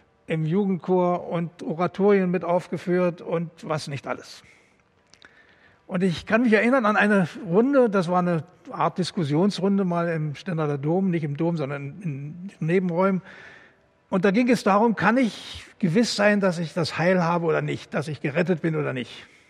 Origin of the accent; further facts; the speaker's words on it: Germany; Ich bin aufgewachsen in der DDR und war ja in einer mütterlichen Familie. Mein Vater ist im Krieg gefallen. Und ich bin ja in der evangelischen Kirche groß geworden